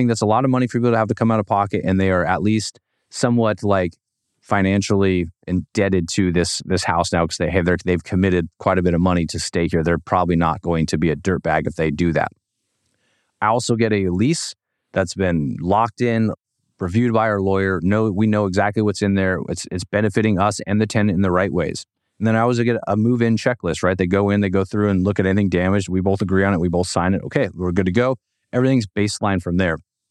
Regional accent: Washington, United States; because this one is in my home state of Washington.

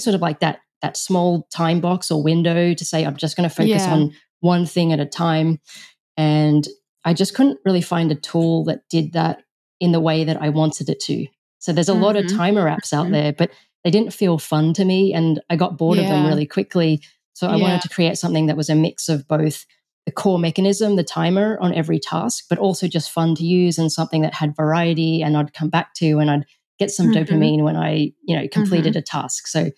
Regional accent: Melbourne, Victoria, Australia; I'm based in Melbourne now. I grew up in Melbourne as well, but that career was in both London and New York.

